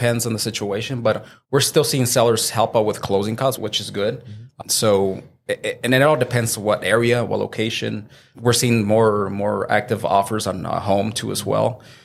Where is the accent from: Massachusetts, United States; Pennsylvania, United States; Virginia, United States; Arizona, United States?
Arizona, United States; Phoenix; I was born and raised here in Phoenix, Arizona, so I'm definitely a native from Phoenix.